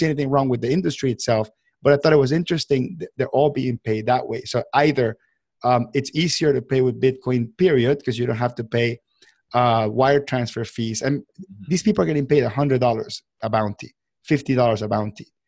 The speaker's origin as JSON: {"language": "English", "country": "Venezuela", "second_language": "English", "said": "My home country, Venezuela, has had big issues with the economy over the years."}